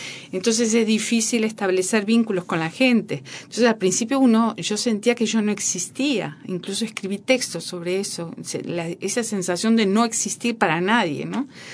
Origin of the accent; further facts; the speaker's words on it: Uruguay; yo soy uruguaya y me siento uruguaya.